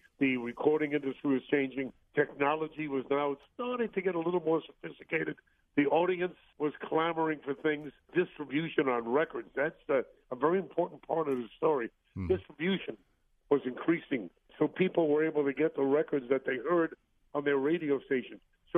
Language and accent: English; Brooklyn, New York, United States; I'm a kid. I grew up in Brooklyn. I grew up in the streets of Brooklyn, right? Played stickball, and we played the stoop ball and hit the penny.